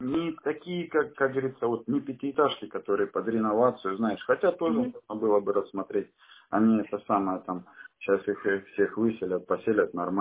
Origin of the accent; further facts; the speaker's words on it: Rostov-on-Don, Rostov Oblast, Russia; Я сам из Ростова-на-Дону.